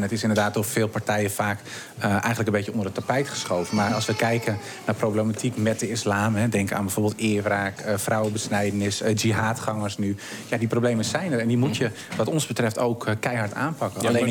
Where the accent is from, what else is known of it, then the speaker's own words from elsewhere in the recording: Almere, Flevoland, Netherlands; Ik kom zelf uit Almere. Nou, dat is natuurlijk een stad waar de PVV de grootste partij is in de gemeenteraad.